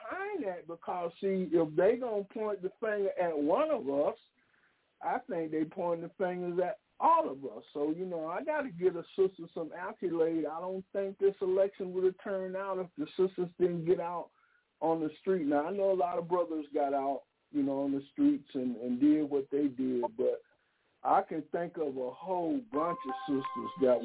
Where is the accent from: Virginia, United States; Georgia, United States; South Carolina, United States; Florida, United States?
Georgia, United States; I'm from Georgia, and in no way in God's green earth did I ever think that that was going to turn out the way it did.